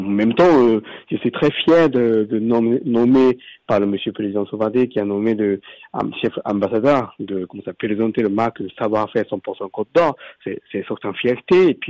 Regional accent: Tokyo, Japan; French is a second language; now in France; Mais après, vous voyez, avec mon accent, moi, je suis d'origine japonaise, je viens de Tokyo, voilà.

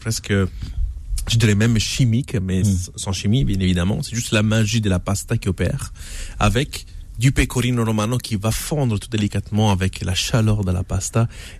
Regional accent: Calabria, Italy; Peperoncino di Soverato. C'est une petite ville à côté de chez moi, en Calabre.

